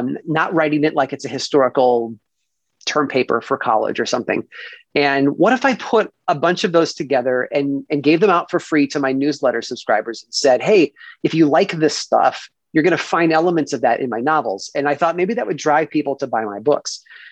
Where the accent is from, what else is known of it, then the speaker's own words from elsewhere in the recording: Midwest, United States; I grew up in the Midwest. It was the sort of place where you had to jump in your car and drive like an hour to the nearest mall.